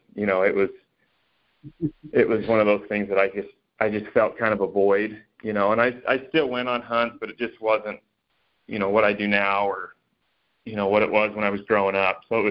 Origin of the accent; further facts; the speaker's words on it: Ferron, Utah, United States; now in St. George, United States; So I grew up in Emery County, Utah. A lot of people don't know where that's at. A little town called Farron. I think population's still less than 2,000 people.